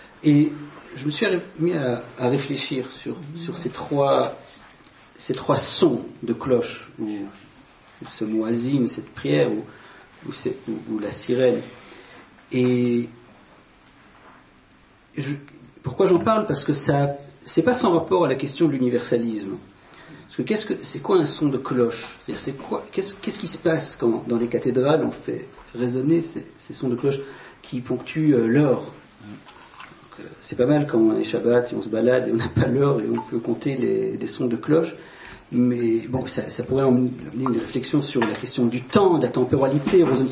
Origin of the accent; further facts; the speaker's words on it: Antwerp, Flanders, Belgium; Je suis européen de naissance, je viens d'Anvers. Donc ces cloches ne sont pas étrangères.